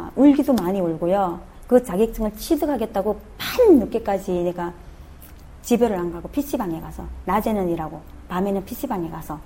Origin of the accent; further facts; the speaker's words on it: North Korea; 저는 탈북자입니다.